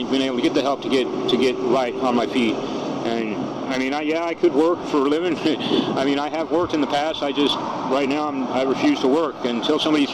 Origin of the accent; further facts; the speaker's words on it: Denver, Colorado, United States; From Denver. I grew up in Denver. I was born here, but I grew up in Denver.